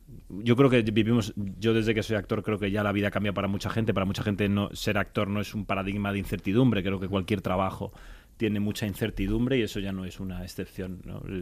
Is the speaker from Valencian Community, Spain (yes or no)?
no; Galicia, Spain; yo como buen gallego, pues soy morriñento